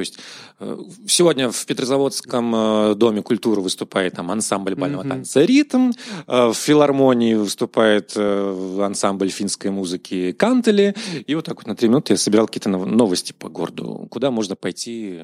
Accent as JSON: {"language": "Russian", "region": "Siberia", "country": "Russia", "moved": "yes", "lives_now": "Petrozavodsk, Russia", "said": "Ну, это было где-то на 3-м году моей жизни в Петрозаводске. Я, приехав из Сибири, не услышал этот говор и не перенял его, несмотря на то, что общался со всеми карелами."}